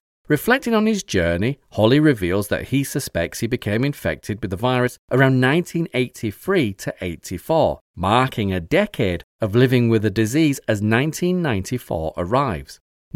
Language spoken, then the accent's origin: English; Liverpool, North West England, United Kingdom; One of my best friends who I grew up with in Liverpool, Jake, I lost him. Other flatmates from when I lived in Catherine Street are also gone.